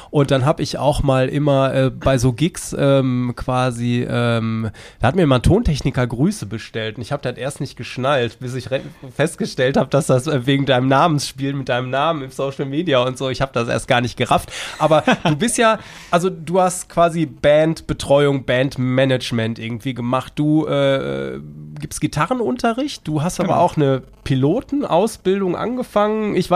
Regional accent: Essen, North Rhine-Westphalia, Germany; also wir kommen ja beide aus Essen, ne?

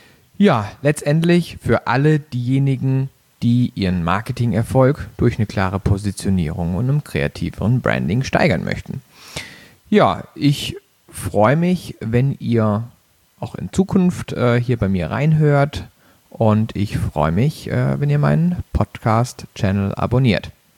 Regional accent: Baden-Baden, Baden-Württemberg, Germany; moved away as an adult; ich bin mittlerweile 35 Jahre alt, bin aufgewachsen in Baden-Baden, einem kleinen Örtchen in der Nähe vom Schwarzwald, also ich komme aus dem Süden Deutschlands, habe mein Abitur da gemacht auf einem Wirtschaftsgymnasium

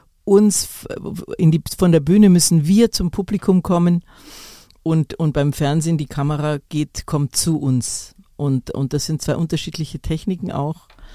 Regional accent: Munich, Bavaria, Germany; Ich bin ein Münchner Kind, bin gern daheim.

